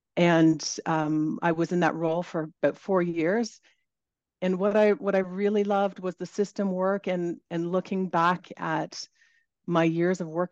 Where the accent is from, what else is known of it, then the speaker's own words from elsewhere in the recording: Ajax, Ontario, Canada; I was born in Toronto and raised in North Ajax, and back then it was really rural. And so I'm from like kind of a rural environment.